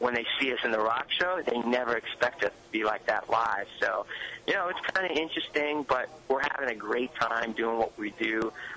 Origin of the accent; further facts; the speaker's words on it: New York City, New York, United States; growing up in New York City and having the influences from my parents at an early age, starting from like